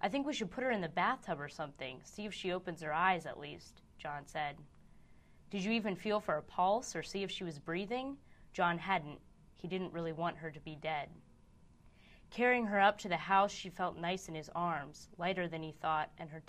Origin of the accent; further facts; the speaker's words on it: United States; because as an American, you can't say, 9/11 is irrelevant to me.